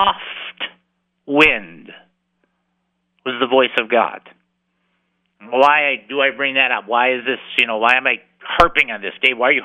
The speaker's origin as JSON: {"language": "English", "region": "California", "country": "United States", "said": "Now, I'm from California. I've only been in two big ones, real big ones."}